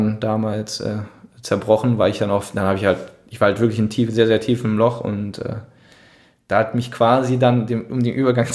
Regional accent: Düsseldorf, North Rhine-Westphalia, Germany; als Düsseldorfer dann noch versuchen, auch zur ersten Bergwertung an meinem Hausberg, der 1 Kilometer von meiner Wohnung ist, da die Bergwertung zu holen.

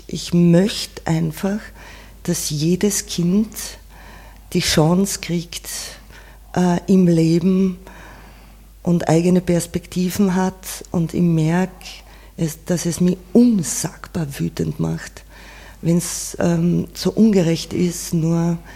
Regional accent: Carinthia, Austria; wenn ich auf die Alm gehe, bei uns in Kärnten, wo ich aufgewachsen bin, dann sind es Erinnerungen an früher, dann ist es ein Zuhause.

